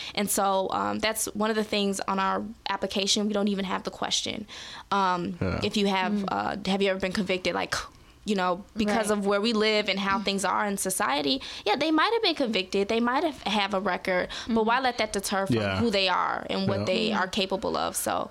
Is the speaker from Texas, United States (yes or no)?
no; Chicago, Illinois, United States; Yes, we were born and raised on the South Side. So we mostly lived, it was really a battle for us because we mostly lived in African-American neighborhoods.